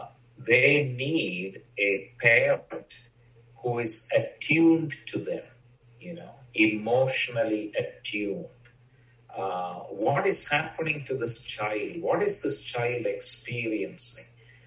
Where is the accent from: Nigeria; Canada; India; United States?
India; now in Australia; I grew up in India. I moved to Australia around 27 years ago.